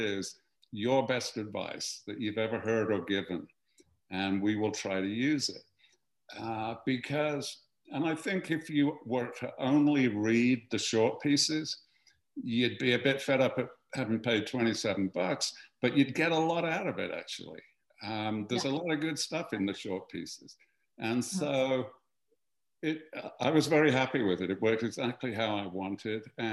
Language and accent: English; United Kingdom; people know I'm British